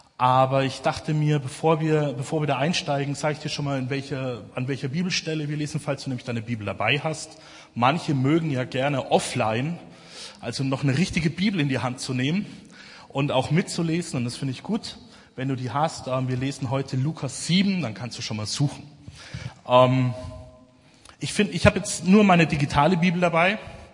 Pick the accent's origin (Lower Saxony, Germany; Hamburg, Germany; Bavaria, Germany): Bavaria, Germany; Haßfurt; saß da dann bei uns in Haßfurt, ich komme aus Unterfranken, großartige Gegend, müsst ihr unbedingt mal vorbeischauen